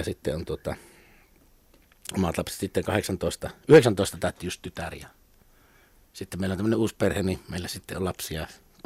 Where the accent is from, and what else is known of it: Savonia, Finland; accent: Savo